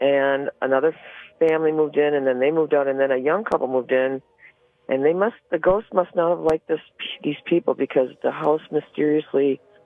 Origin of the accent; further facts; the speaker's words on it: Antigo, Wisconsin, United States; I was born and raised in Antigo.